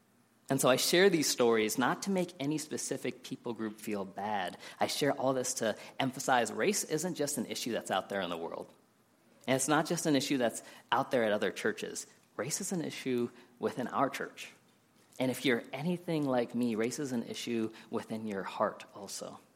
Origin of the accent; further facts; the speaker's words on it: Columbus, United States; I've had people ask me where I'm from, and when I said I grew up in Columbus, they say, no, where are you really from?